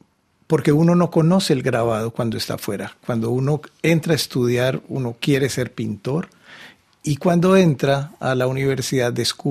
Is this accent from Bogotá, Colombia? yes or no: yes; Bogotá, Colombia; born there; Sí, soy nacido en Bogotá en el año 63